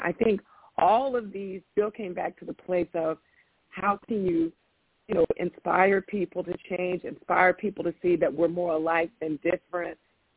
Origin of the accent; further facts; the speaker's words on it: Florida, United States; I'm from Florida